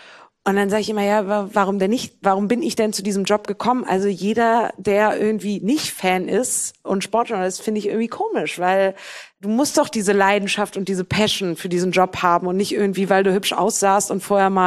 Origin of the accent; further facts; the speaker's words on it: Bremen, Germany; now in Cologne, Germany; Bei uns in Bremen haben wir immer Wegbier gesagt.